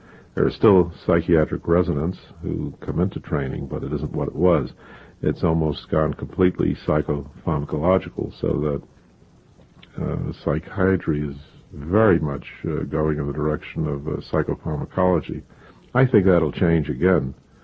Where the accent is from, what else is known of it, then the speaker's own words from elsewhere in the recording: Brooklyn, New York, United States; also born or lived in Rockaway Beach; I grew up in Brooklyn, mostly. And, lived at a great many places, I must say. Moved about a great deal. Went to 8 elementary schools.